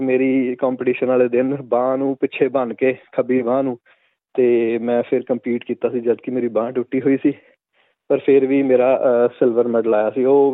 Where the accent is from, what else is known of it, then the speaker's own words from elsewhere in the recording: Patiala, Punjab, India; ਮੈਂ ਪਟਿਆਲੇ ਤੋਂ ਹਾਂ